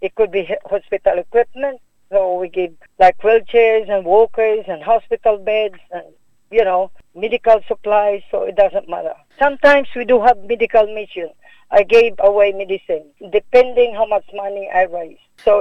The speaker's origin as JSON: {"language": "English", "town": "Ormoc", "region": "Eastern Visayas", "country": "Philippines", "tie": "born or raised there", "said": "I was born and bred in Ormoc City."}